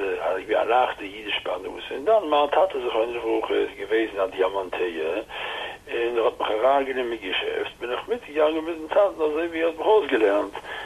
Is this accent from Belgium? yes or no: yes; Antwerp, Flanders, Belgium; born there; Ich bin geboren in 1937, 3 Jahre vor dem Krieg, bin ich geboren in Antwerpen. Meine Eltern sind gekommen von Polen, meine Tat ist von Ruhe gekommen von Russisch-Polen, Kongress-Polen.